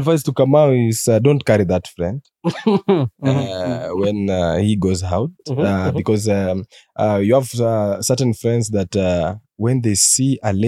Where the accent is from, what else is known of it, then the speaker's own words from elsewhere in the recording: Durban, KwaZulu-Natal, South Africa; I come all the way from Durban.